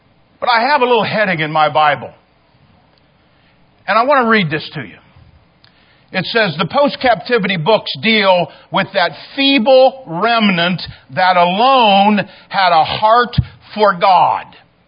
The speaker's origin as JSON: {"language": "English", "country": "United States", "said": "In America, because I am an American, and I happen to know my country."}